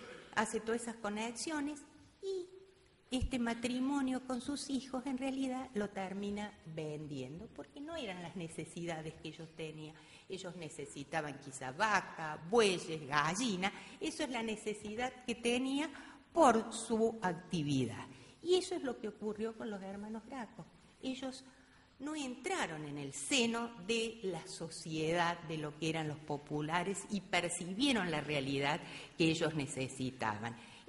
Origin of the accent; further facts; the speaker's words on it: Argentina; Actualmente, yo lo enfoco en mi país, cómo sería la situación en Argentina